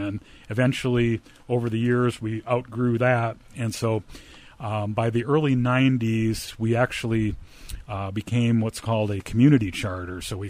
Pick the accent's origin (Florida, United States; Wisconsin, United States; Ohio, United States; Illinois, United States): Wisconsin, United States; Green Bay; I'm actually from Green Bay, Wisconsin.